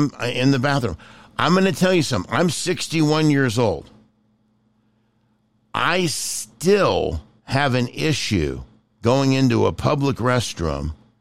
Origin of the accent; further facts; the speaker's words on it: San Leandro, California, United States; Yeah, I grew up in a little town called San Leandro, which was just across the bay, next to Oakland.